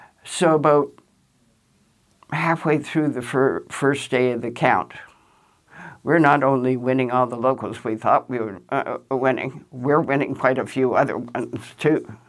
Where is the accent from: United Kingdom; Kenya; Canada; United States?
Canada; Do you think I, as a Canadian, would be happy with the Department of Justice of a foreign freaking country running my union?